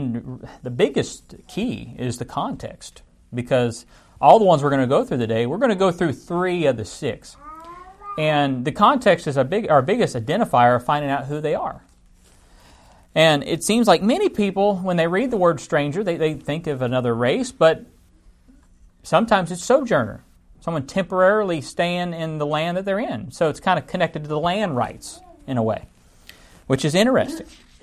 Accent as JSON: {"language": "English", "region": "Kentucky", "country": "United States", "lives_now": "Louisiana, United States", "said": "So for example, I'm from Kentucky, but I live in Louisiana."}